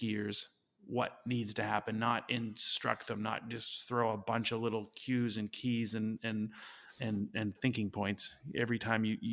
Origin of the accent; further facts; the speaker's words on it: Canada; I grew up skiing in Canada